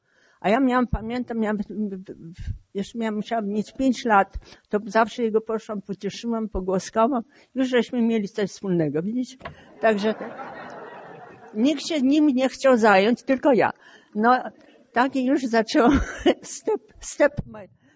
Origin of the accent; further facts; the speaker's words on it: France; also born or lived in Lviv, Ukraine / Bydgoszcz, Poland; I mając 10 lat, byśmy wymigrowali z Polski. Znaczy wyokupowali z Bydgoszczy pociągiem do Rumunii. Z Rumunii do Francji i we Francji ja się wychowywałam. Z Francji żeśmy przyjechali do Ameryki.